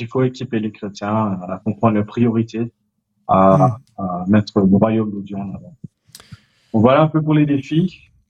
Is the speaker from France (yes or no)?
no; Mauritius; je pense que en tant que Mauricien, c'est vrai qu'on a beaucoup d'aide